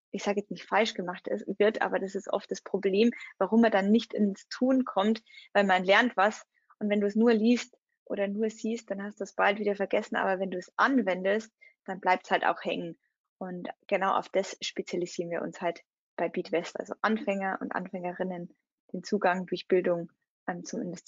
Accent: Germany; Aber in meinem Heimatland, in Deutschland tatsächlich, waren es damals weniger als 15%.

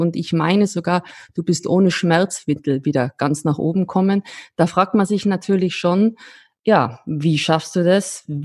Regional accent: Austria; ich bin als vor allem als Österreicherin wahnsinnig stolz

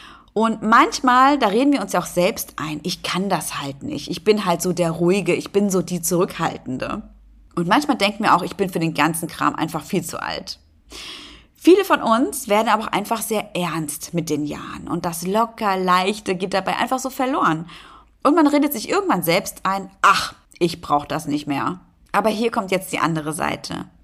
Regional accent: Hesse, Germany; now in Berlin, Germany; da komme ich doch auch her, aus der Frankfurter Ecke

